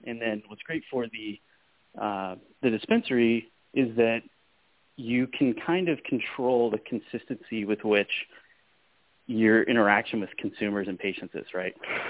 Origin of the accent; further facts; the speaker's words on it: Spokane, Washington, United States; We've been running pilots at dispensaries, medical centers here in Arizona and back in my hometown of Spokane, Washington.